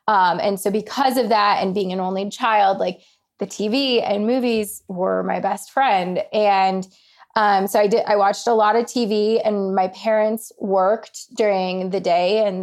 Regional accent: Colorado, United States; And then because I grew up in Colorado when Trista went on and married Ryan, like that was a huge deal in Colorado.

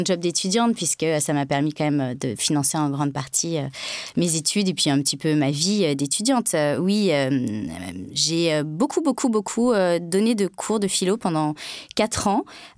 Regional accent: France; Moi, je suis française, comme je l'ai dit, assez lourdement.

